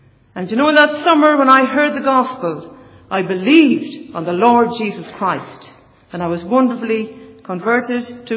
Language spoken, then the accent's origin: English; west of Ireland, Ireland; the west of Ireland, and never knew anything of the need to be converted as a young person growing up.